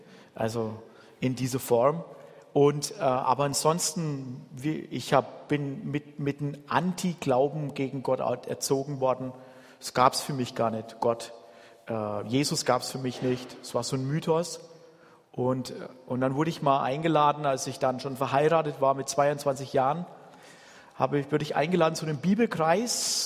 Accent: Bavaria, Germany; born there; Aber grundsätzlich … geboren in Oberfranken, im Frankenwald.

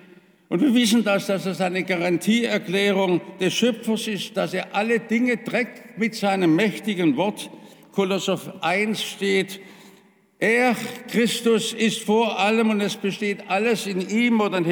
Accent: Stuttgart, Baden-Württemberg, Germany; Ich weiß noch, als Kind in Stuttgart, wie wir in den Trümmern waren

